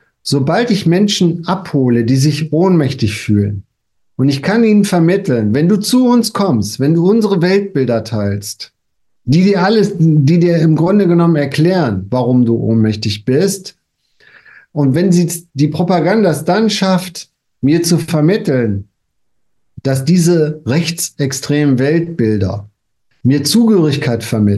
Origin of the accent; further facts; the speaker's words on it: North Rhine-Westphalia, Germany; wir kommen ja beide aus dem Ruhrgebiet